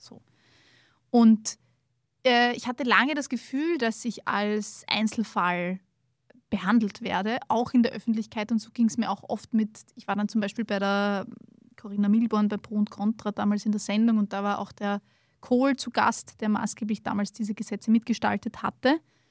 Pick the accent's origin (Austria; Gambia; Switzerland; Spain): Austria; wenn ich das als Österreicher lese, denke ich mir, ja, das passt schon